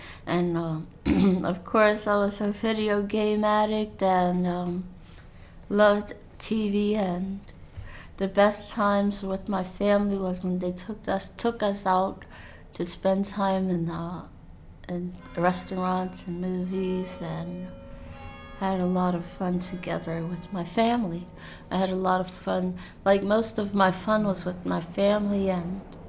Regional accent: Washington, District of Columbia, United States; born there; I was born in Columbia Hospital in Washington, D.C. on L Street Northwest, which no longer exists.

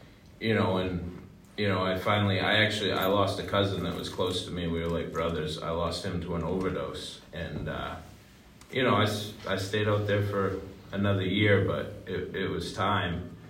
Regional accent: Peru, Maine, United States; I'm actually from a town called Peru, Maine. The population is like 1,400.

